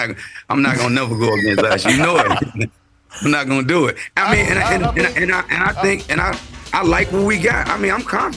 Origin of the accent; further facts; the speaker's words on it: Virginia, United States; You know, I'm from Virginia, so I used to love